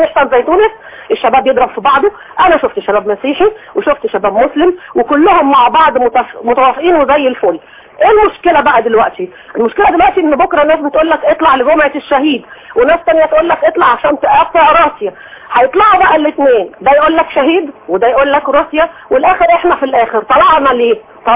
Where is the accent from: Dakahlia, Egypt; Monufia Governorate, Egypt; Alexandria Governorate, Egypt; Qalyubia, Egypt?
Alexandria Governorate, Egypt; Alexandria; من اسكندريه، اخيرا اتواصلت